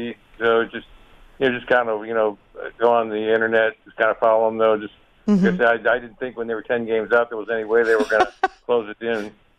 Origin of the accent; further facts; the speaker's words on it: Detroit, Michigan, United States; moved away as an adult; Well, as a lifelong Tiger fan growing up in Detroit and leaving there years ago to join the Navy, I'm just ecstatic with them winning.